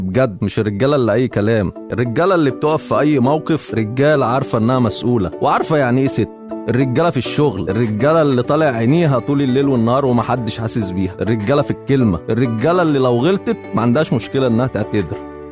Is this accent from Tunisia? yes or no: no; Egypt; إحنا اتولدنا مصريين، ولكن اتولدنا أحرار